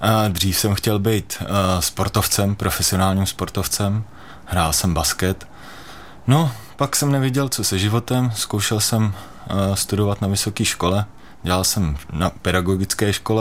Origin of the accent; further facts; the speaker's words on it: Týniště nad Orlicí, Hradec Králové Region, Czechia; Ne, pocházím z Týniště nad Orlicí.